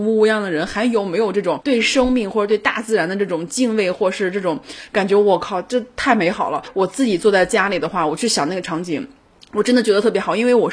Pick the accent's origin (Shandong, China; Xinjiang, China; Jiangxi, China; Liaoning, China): Shandong, China; 因为我们山东人是吃面食的，